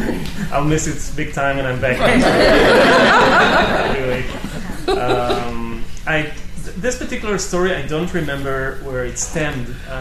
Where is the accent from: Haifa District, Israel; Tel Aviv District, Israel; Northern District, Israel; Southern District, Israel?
Tel Aviv District, Israel; Tel Aviv; now in Jerusalem, Israel; I'm from the Tel Aviv area originally, and I moved to Jerusalem.